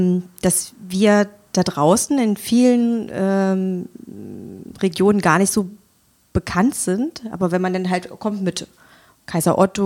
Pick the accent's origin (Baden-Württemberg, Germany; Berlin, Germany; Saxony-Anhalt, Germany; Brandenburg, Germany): Saxony-Anhalt, Germany; Magdeburg; also born or lived in Bulgaria; Ich bin ein Magdeburger Kind und in der Landesfrauenklinik geboren und bin aber, bis ich 6 war, ein halbes Jahr Bulgarien, ein halbes Jahr Magdeburg, immer im Wechsel, bis ich eingeschult worden bin und deswegen auch in 2 Kulturen.